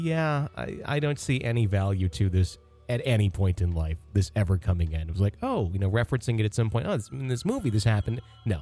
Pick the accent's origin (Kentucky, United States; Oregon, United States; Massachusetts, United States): Kentucky, United States; Louisville; both my mother and I experienced while growing up in Louisville, Kentucky.